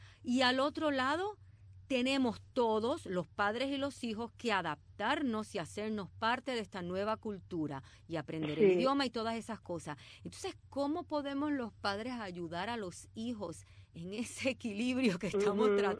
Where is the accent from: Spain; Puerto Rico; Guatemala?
Puerto Rico; yo soy puertorriqueña, el padre de mis hijos era cubano, y nacieron acá.